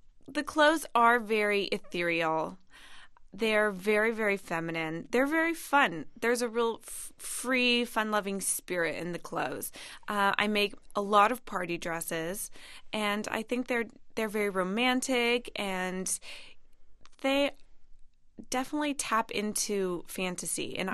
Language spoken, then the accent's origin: English; California, United States; And I'm from California, so I always have that influence too.